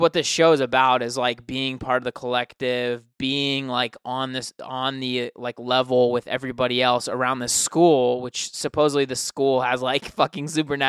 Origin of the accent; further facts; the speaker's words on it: United States; I guess it's because I'm American and, like, we have been taught to not, like, let bullies fuck our shit up.